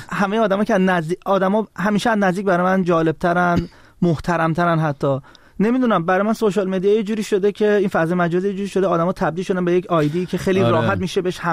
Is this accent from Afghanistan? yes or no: no; Tehran, Tehran Province, Iran; moved away; من چون خودم بچه اکباتان